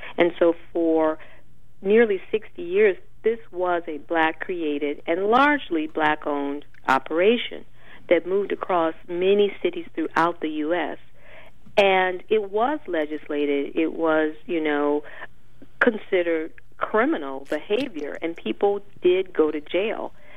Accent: Detroit, Michigan, United States; because growing up in Detroit, there was not this competition from OTB.

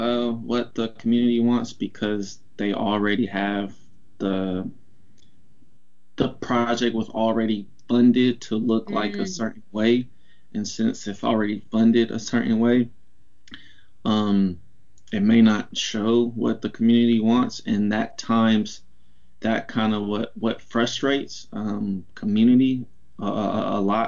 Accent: Portland, United States; And I was gone from Portland for about 9 years after high school. So it's like, once I moved back about 5 years ago, I just really wanted to, you know, find ways to really give back to the community that I'm from.

